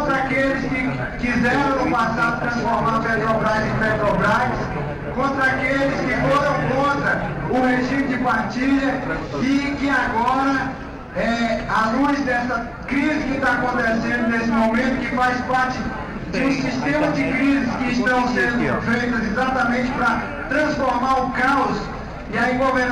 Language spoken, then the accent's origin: Portuguese; Acre, Brazil; Eu sou do estado do Acre e na década de 70 nós tivemos um processo muito forte de invasão de pessoas que vinham de vários lugares do país